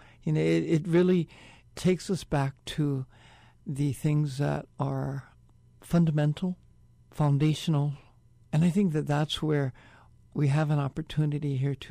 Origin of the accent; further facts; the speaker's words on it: Honolulu, Hawaii, United States; I grew up in Honolulu, and I've watched Kaka'ako change, and it's always been changing